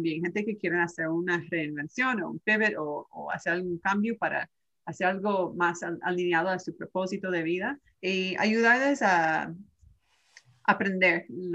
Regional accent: Canada; now in United States; me pararon en Canadá porque yo soy canadiense

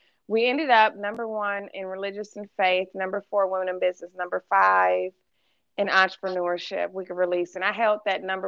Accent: Detroit, Michigan, United States; now in Atlanta, United States; I shouldn't say home. I live in Atlanta, my hometown of Detroit.

